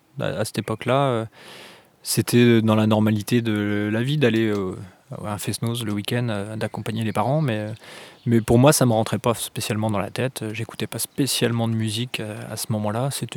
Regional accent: Pleumeur, Brittany, France; born there; Ouais, voilà, Pleumeur, Morbihan à côté de Lorient, ouais.

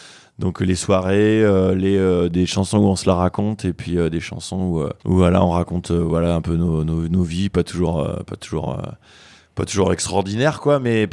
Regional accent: Paris, Île-de-France, France; moi je suis de Paris ici, on habite tous dans la campagne, tout ça. Moi j'habite dans une yourte

